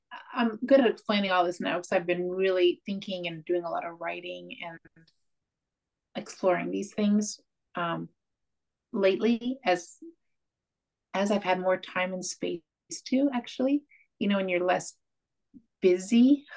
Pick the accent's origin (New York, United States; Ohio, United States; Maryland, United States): New York, United States; I'm from New York.